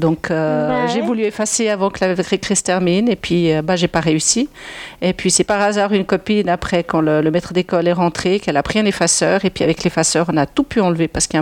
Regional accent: Verbier, Valais, Switzerland; also born or lived in Sierre / Sion; Je suis née à Sierre, il y a fort longtemps. Et puis, j'ai fait toute mon enfance à Verbier. Et ensuite, je suis descendue à Sion pour ma maturité

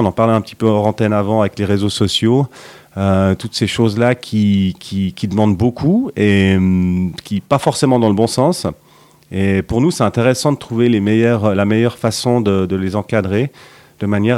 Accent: Lausanne, Vaud, Switzerland; En 2004, je suis parti à Sion pendant 2 ans. Et en 2006, je suis venu terminer ma carrière chez moi à Lausanne.

